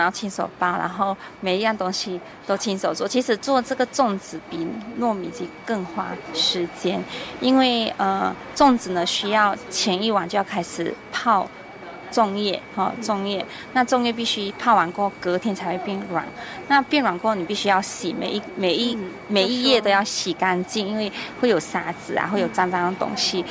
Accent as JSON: {"language": "Chinese", "region": "Sarawak", "country": "Malaysia", "also_born_or_lived": "Kuala Lumpur", "lives_now": "Taiwan", "said": "因为其实以前在吉隆坡的时候，我本身来自东马，沙劳越"}